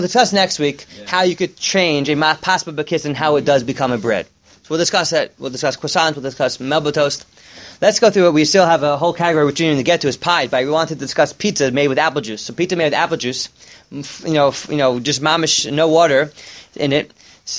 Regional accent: Teaneck, New Jersey, United States; growing up in Teaneck, we used to go to the Dunkin' Donuts and had the croissants, egg and cheese sandwich on the croissants.

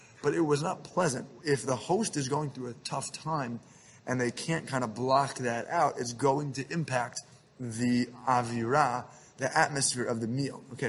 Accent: New York City, New York, United States; My family and their family friends, growing up in Jamaica Estates, the meal was over, and they walked us down the block.

